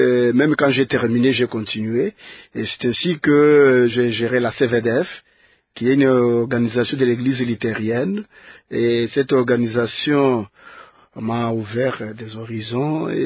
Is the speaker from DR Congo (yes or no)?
yes; Malembankulu, Haut-Lomami, DR Congo; Enfance à Moulongo, à Malembankoul.